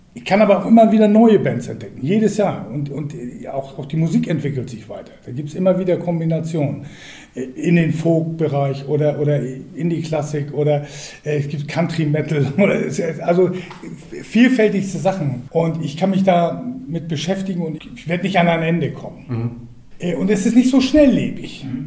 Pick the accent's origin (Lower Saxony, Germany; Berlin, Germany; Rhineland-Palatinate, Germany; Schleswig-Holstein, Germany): Schleswig-Holstein, Germany; Wilster; born there; Ja, ich bin in Wilster geboren.